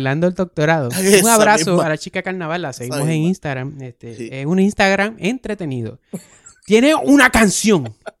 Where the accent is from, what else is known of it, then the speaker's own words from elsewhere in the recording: Bayamón, Puerto Rico; Y yo soy de Bayamón